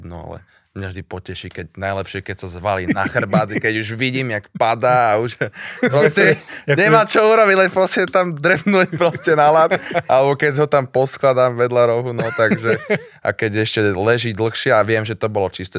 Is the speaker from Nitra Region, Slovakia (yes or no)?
no; Bratislava, Bratislava Region, Slovakia; also born or lived in Sweden; vyrastal som na Ružinove, takže tak, tam patrí moje srdce